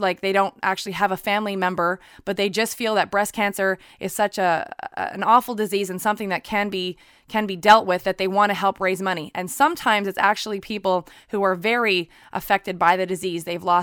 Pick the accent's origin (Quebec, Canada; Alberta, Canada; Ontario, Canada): Quebec, Canada; Montreal; obviously here in my hometown in Montreal